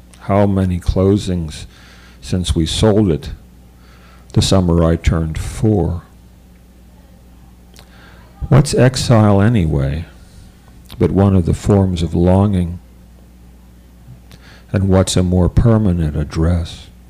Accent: Homestead, Pennsylvania, United States; an ad in the paper for the sale of a house that I grew up in Homestead.

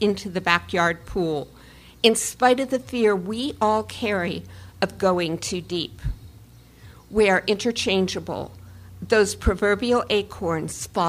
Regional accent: Erie, Pennsylvania, United States; a wedding in my hometown up in Erie

